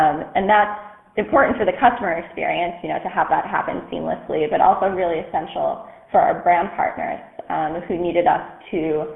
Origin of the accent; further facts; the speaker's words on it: New York, United States; And I'm originally from the New York area.